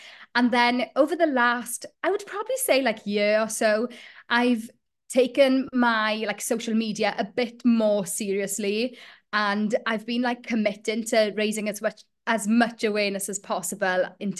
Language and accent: English; Llanwrda, Wales, United Kingdom; So I was raised in South Wales in a place called Llanwrda, which is in Carmarthenshire